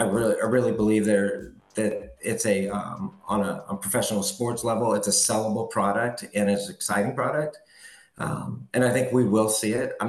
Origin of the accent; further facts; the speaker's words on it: Texas, United States; Yeah. Hey, well, at first I'm a Texan and then an American.